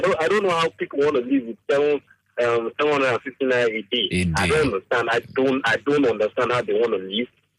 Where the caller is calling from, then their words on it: Lekki, Lagos, Nigeria; I'm calling from Lekki.